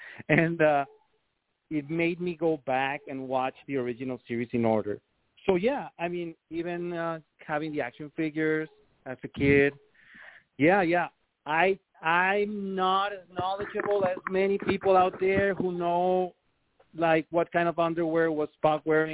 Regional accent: Mexico; accent: Mexican; English is a second language; As you guys can hear, I have an accent. I'm from Mexico.

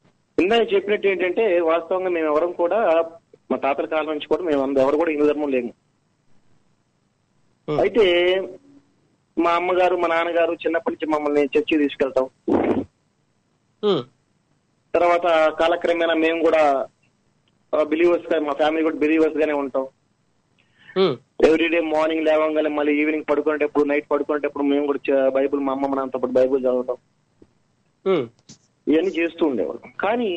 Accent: Bapatla, Andhra Pradesh, India; అయితే మరి బాపట్ల మండలం, బాపట్ల మాది బాపట్లలే, గుంటూరు జిల్లా, ఆంధ్రప్రదేశ్.

